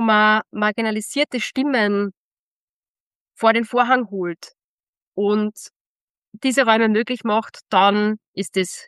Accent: Austria; first language German; weil ich in Österreich geboren worden bin, ich spreche Deutsch als meine Erstsprache, ich bin da sozialisiert

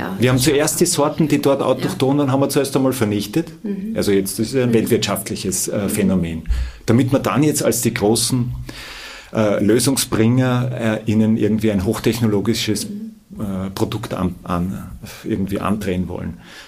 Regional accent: Vienna, Austria; also born or lived in Styria; Ich bin in Wien aufgewachsen, aber halb in der Steiermark.

